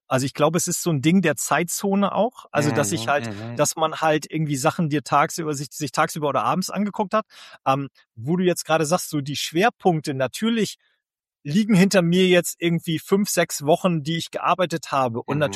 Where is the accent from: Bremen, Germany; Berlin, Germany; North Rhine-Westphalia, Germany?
Bremen, Germany; Ich komme aus Bremen.